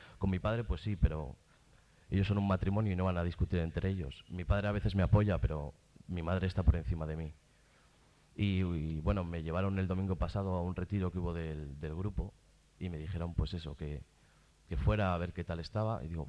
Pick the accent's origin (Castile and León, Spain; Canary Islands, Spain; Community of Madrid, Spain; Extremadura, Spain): Castile and León, Spain; Burgos; Yo nací, bueno, en una familia carismática hace 18 años. Yo soy de Burgos